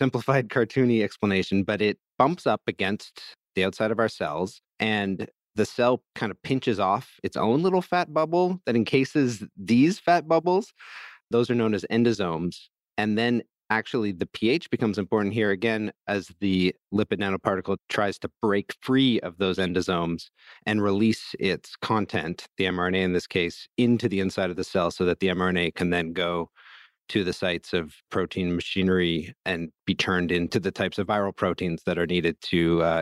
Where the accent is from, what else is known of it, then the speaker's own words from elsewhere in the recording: Vancouver, British Columbia, Canada; my hometown of Vancouver